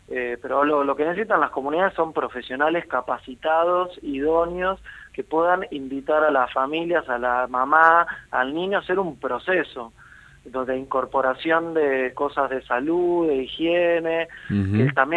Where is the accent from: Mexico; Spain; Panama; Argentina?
Argentina; Buenos Aires; yo soy de Buenos Aires